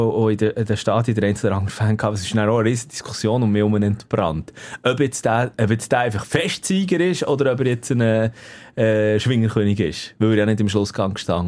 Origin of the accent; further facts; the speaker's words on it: Bern, Switzerland; Genau, es ist an meinem Heimatort, also dort, wo ich aufgewachsen bin.